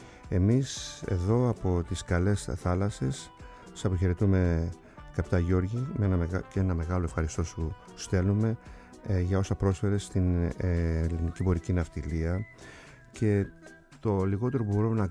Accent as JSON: {"language": "Greek", "town": "Kasos", "region": "South Aegean", "country": "Greece", "said": "Το νησί μου η Κάσος"}